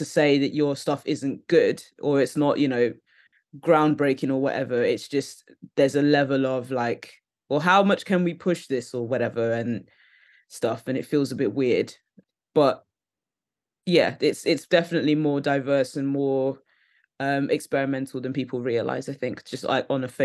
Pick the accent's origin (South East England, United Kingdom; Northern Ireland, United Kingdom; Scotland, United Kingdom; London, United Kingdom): London, United Kingdom; I'm from London originally, but I moved out of London.